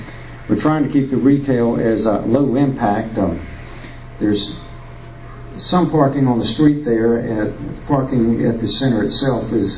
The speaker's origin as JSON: {"language": "English", "town": "Cary", "region": "North Carolina", "country": "United States", "said": "Blair Commercial Realty. I'm from Cary."}